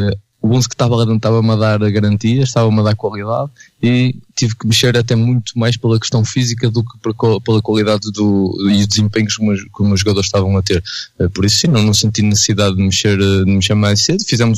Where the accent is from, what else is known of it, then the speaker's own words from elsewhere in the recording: Castelo de Paiva, Porto, Portugal; eu sou de Castelo Paiva, sou um homem da terra